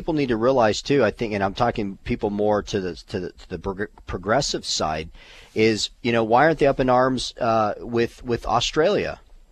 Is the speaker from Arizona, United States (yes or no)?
yes; Arizona, United States; that's completely opposite, Janet, from what I grew up in Arizona.